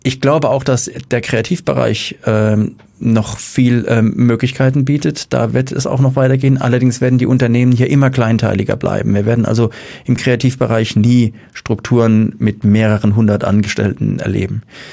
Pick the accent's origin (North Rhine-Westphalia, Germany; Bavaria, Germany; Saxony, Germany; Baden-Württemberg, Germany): Baden-Württemberg, Germany; Mannheim; Also es war immer so, man wurde immer angeschaut, als hätte man Lepra, wenn man gesagt hat, man kommt aus Mannheim.